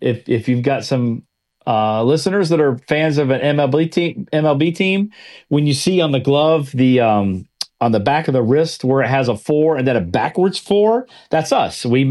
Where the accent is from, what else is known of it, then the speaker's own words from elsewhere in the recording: Texas, United States; also born or lived in Oklahoma; now in Jacksonville, United States; So I grew up out in Texas and Oklahoma, so Sooners, grew up that as a Sooner fan, yes.